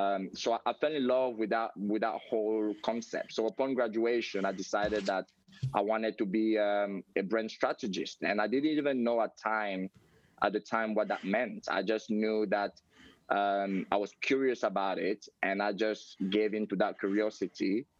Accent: Cameroon; moved away as an adult; now in United States; I'm originally from Cameroon, in Africa, and I've lived in the US now for 15 years.

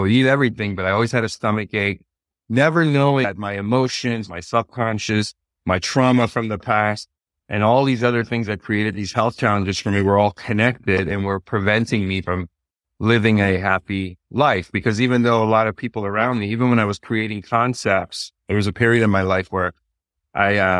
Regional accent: Washington, District of Columbia, United States; so I grew up in Washington, D.C.

